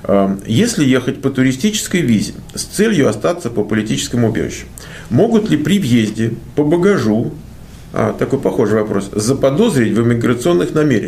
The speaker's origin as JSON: {"language": "Russian", "town": "Donetsk", "region": "Donetsk Oblast", "country": "Ukraine", "lives_now": "Russia", "said": "Я из Украины, город Донецка. Моя жена русская. Мы находимся в России."}